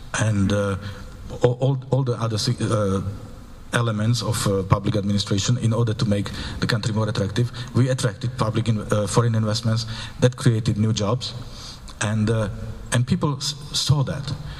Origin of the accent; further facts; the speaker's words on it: Slovakia; I'm coming from Slovakia, and this gives me a special advantage of having the experience of being on both sides of the fence.